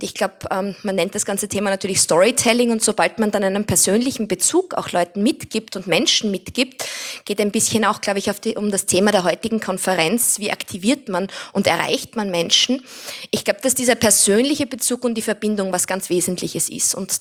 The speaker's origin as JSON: {"language": "German", "region": "Styria", "country": "Austria", "tie": "born or raised there", "said": "Ich bin selbst in der Steiermark am Land aufgewachsen"}